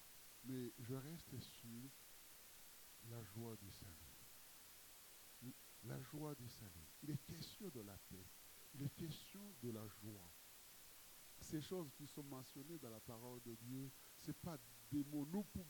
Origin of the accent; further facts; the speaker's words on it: Brittany, France; si vous allez en Bretagne, parce que je viens de Bretagne